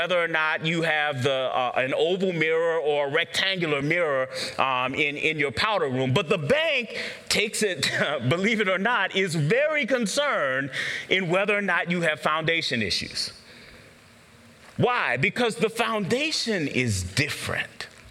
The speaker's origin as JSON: {"language": "English", "region": "the South", "country": "United States", "tie": "born or raised there", "said": "growing up in the South, I didn't really understand the significance of having a garage other than a place for storage until I came up here"}